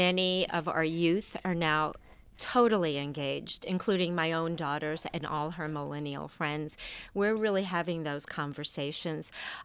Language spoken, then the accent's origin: English; New York City, New York, United States; also born or lived in Los Angeles; I mean, I grew up in New York City. I lived in L.A.